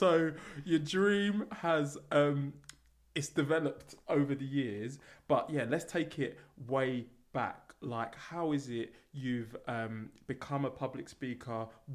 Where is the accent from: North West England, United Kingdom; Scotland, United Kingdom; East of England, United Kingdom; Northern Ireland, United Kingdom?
East of England, United Kingdom; I'm from Essex.